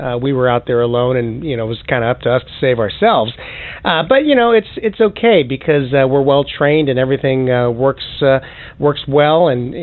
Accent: United States; Oh, no. I'm an American. I was born in the U.S.

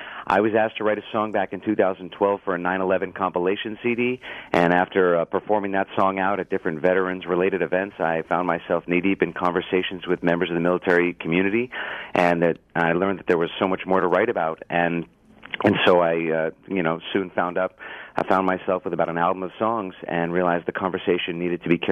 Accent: Buffalo, New York, United States; Buffalo, New York.

